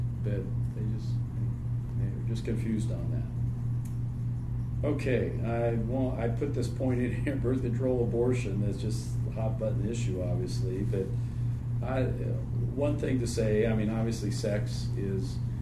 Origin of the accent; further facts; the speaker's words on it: California, United States; also born or lived in Hawaii; I grew up here in San Diego County, and again, some of you remember it was the Jesus movement thing.